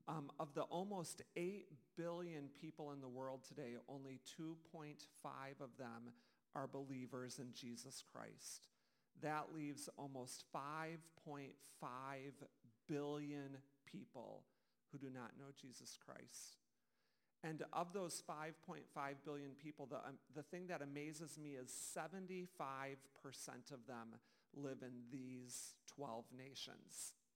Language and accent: English; Monroe, Wisconsin, United States; My wife's name is Shannon. I grew up in Monroe, Wisconsin.